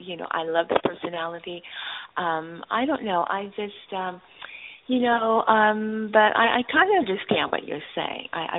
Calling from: California, United States; I'm calling from California.

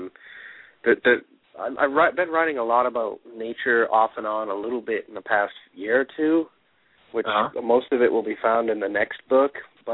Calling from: North Dakota, United States; North Dakota, man.

